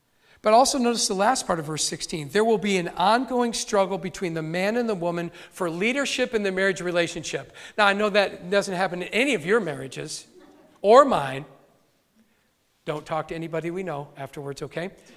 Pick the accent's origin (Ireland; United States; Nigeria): Ireland; I'm Irish, so I have a temper.